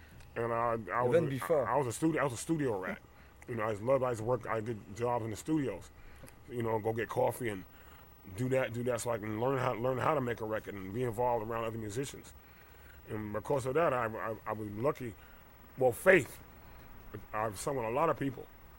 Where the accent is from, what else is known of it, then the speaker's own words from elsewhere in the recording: Jersey City, New Jersey, United States; also born or lived in Amsterdam; No, I grew up in Jersey City, New Jersey.